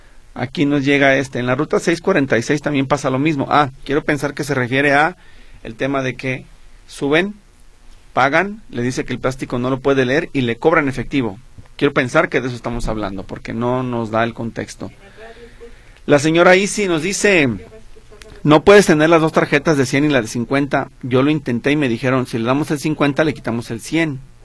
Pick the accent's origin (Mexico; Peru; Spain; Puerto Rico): Spain; Y aparte yo soy español y luego me voy a ir a España